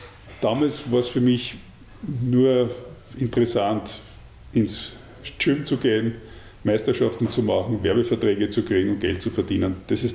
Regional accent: Austria; weil das natürlich als Österreicher das Vorbild war

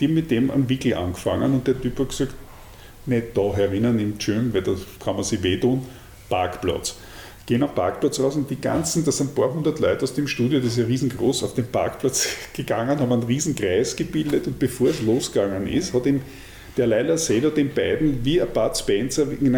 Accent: Austria; weil das natürlich als Österreicher das Vorbild war

